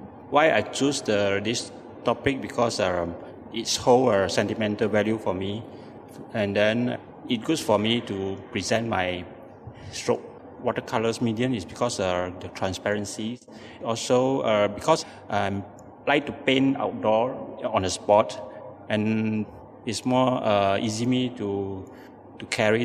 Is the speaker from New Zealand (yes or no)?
no; Penang, Malaysia; Prangi Market, Penang is my choice because this area is my hometown, nearby my hometown, near Canaran Street.